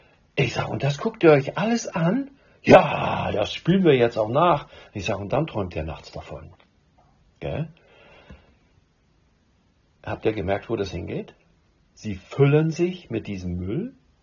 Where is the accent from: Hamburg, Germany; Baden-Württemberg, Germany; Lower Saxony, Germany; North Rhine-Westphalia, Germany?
Hamburg, Germany; Wie war das in Norddeutschland? Ich bin aus Hamburg.